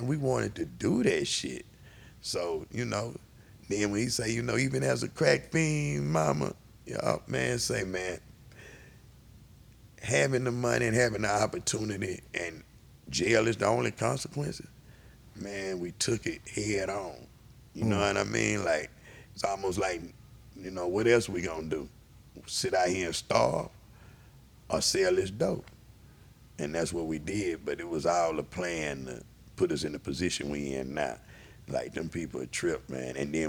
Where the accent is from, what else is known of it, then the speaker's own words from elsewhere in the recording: Houston, Texas, United States; We go to Screw House, and now I'm from Third Ward, and you know, it was real segregated back then.